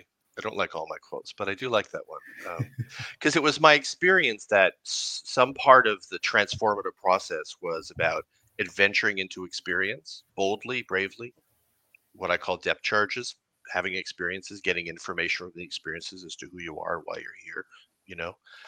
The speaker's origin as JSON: {"language": "English", "country": "Canada", "said": "Certainly as a Canadian, I never thought in my life about who's a liberal or who's a conservative."}